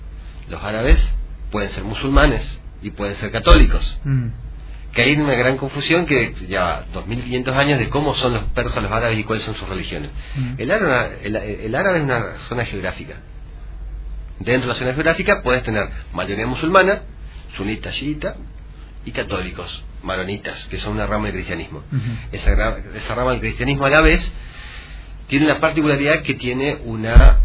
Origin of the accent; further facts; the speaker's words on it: Posadas, Misiones, Argentina; born there; En Posadas.